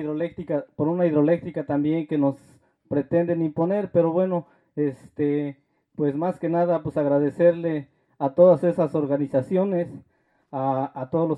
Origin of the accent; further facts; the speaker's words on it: San Felipe Tepatlán, Puebla, Mexico; Yo soy del estado de Puebla, de un municipio que se llama San Felipe Tepatlán